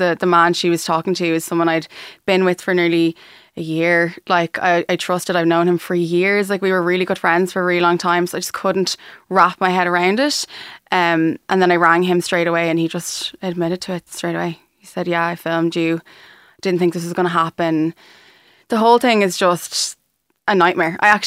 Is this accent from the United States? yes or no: no; Ireland